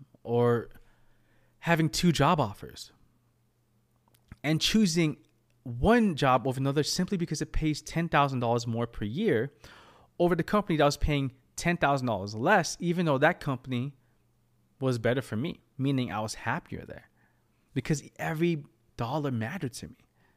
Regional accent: United States; born there; it's coming from an immigrant mindset, having with my parents moving here from the Philippines. I was born in America

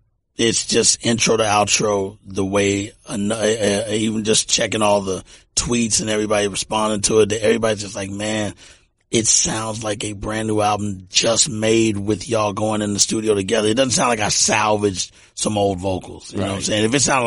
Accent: Texas, United States; I come from Texas where the white people we were around

